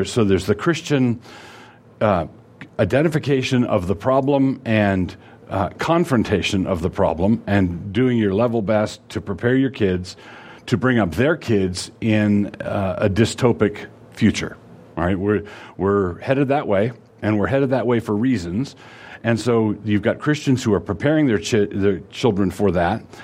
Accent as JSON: {"language": "English", "region": "Idaho", "country": "United States", "said": "but it's fine because we're from North Idaho and we're used to it."}